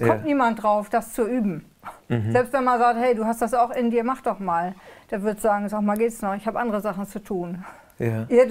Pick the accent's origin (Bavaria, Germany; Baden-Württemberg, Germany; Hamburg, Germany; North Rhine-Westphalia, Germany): Hamburg, Germany; Und man hat mich als Kind in Hamburg-Fußbüttel immer durch die Nachbarschaft geschickt